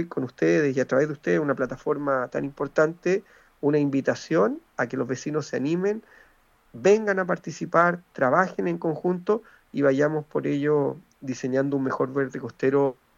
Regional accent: Valparaíso, Chile; para los que somos porteños

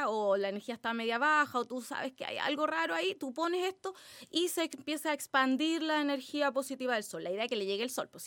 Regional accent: Viña del Mar, Valparaíso, Chile; born there; also born or lived in Santiago; Y luego me vine a Viña, o sea, porque yo nací en Viña, por cosas de la vida me fui a Santiago, luego volví y claro, venía sin trabajo, con mi hija y todo

